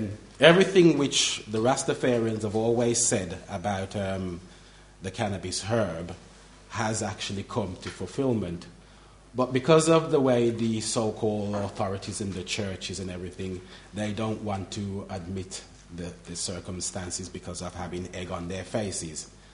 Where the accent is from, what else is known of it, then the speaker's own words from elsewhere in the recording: Birmingham, West Midlands, United Kingdom; I'm from Birmingham.